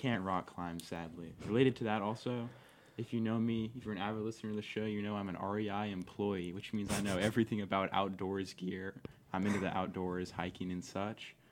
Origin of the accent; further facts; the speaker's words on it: Austin, Texas, United States; From 77-23 Austin, Texas. That's my biggest personality trait, if you know me.